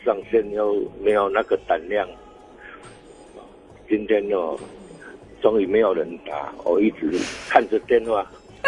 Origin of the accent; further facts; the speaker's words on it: Changhua County, Taiwan; now in Taichung, Taiwan; 我是彰化嫁到台中的